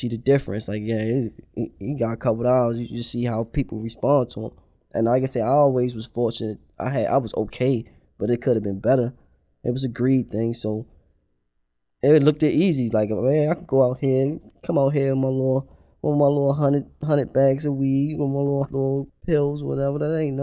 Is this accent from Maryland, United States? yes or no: yes; Baltimore, Maryland, United States; I grew up in West Baltimore. I was raised by a single mom. I have brothers and sisters. Just West Baltimore, North Avenue, North Pulaski, North and Warwick. It's all the same neighborhood to me, for real.